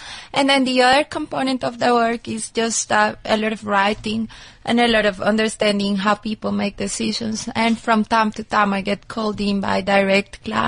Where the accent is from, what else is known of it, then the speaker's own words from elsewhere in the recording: Colombia; moved away; also born or lived in United States; I'm originally from Colombia. So I was in the States and then I came here.